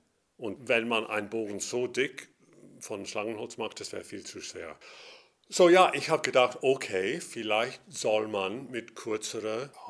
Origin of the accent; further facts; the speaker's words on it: Scotland, United Kingdom; German is a second language; now in Cologne, Germany; Ich bin aus Schottland. Ich bin eigentlich Geiger.